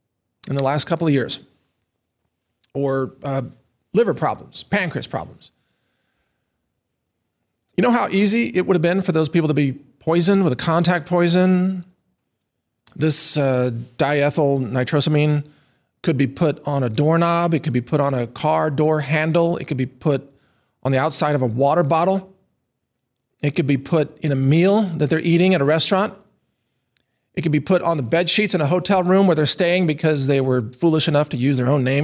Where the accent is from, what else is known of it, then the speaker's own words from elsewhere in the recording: Texas, United States; me being a Texan, I'm not giving up my guns